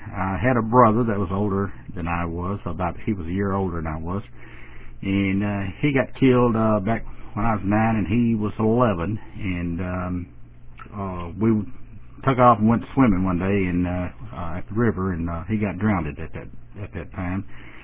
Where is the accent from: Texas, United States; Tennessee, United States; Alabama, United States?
Tennessee, United States; Nashville; Then I was raised up then in Nashville.